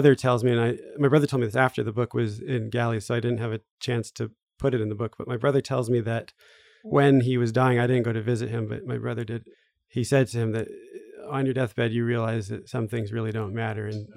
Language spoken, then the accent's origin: English; New York, United States; that I spoke English, that I'm American, that I'm from New York.